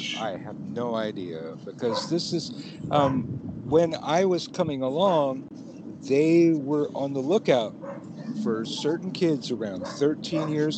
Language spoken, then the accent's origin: English; Santa Cruz, California, United States; when the first witch store in my hometown of Santa Cruz was opening.